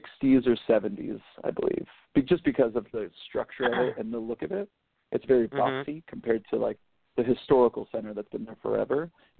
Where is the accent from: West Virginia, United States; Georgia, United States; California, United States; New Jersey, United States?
California, United States; San Francisco; I'm from San Francisco, where everything is digitized, and you open a door to your studio, and a million people flood in, because everything's so concentrated in San Francisco